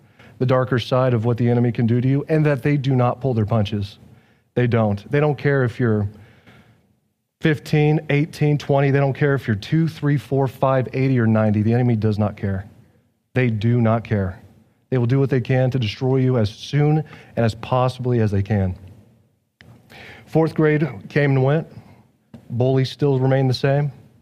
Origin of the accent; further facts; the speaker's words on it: Hiawatha, Kansas, United States; also born or lived in Tulsa, Oklahoma / Jewel, Kansas / Horton, Kansas; I was born in Tulsa, Oklahoma, stayed there for about 2 months, moved up to Hiawatha, Kansas. That is North Kansas, not too far away from Nebraska.